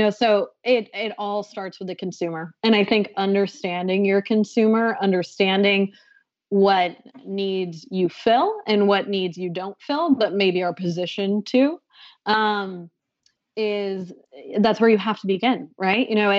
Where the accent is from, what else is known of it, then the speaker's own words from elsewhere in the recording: Boston, Massachusetts, United States; now in New York City, United States; I live in New York City now, but I'm from the Boston area. And I love driving back around Boston and just seeing towns I'd never seen before, neighborhoods I didn't even know existed.